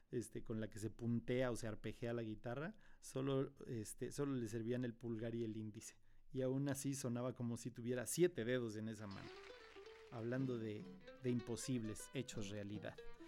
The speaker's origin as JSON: {"language": "Spanish", "region": "Querétaro", "country": "Mexico", "tie": "born or raised there", "said": "el primer hombre bala que vi en vivo fue en mi infancia en Querétaro"}